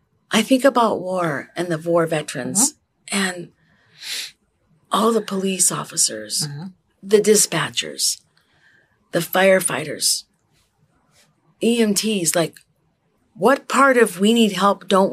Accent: Minnesota, United States; I'm from Minnesota, but man, Tina, I love the fact that I don't have to be stuck in snow.

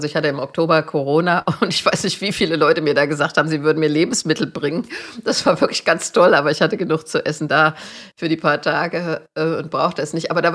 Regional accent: Marburg, Hesse, Germany; ich bin in Marburg zur Schule gegangen.

